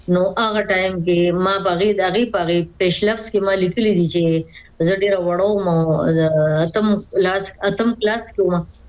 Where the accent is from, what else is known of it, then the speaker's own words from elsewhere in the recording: Swabi, Khyber Pakhtunkhwa, Pakistan; زما ته بنیادی تعلق د خیبر پختونخوا د زبرسوابای ضلع یو کلی زیدی سره زما تعلق دی. جی او هلته نوې د ابتدایي سبق مې هلته نه ویلې دی او هغې نه پس چې د کالج سټډیز پسې بیا راووتو بهر مردان ته